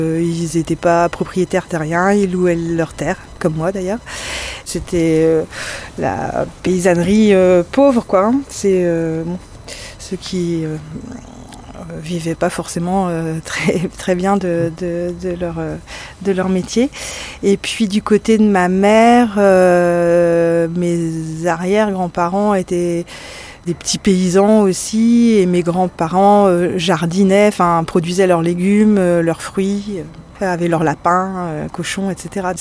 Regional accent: Callac, Brittany, France; born or raised there

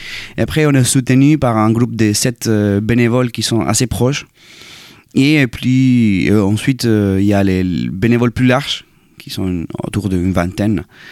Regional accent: Chile; Oui, tout à fait. Au Chili, la cumbia est l'âge de la guitare électrique.

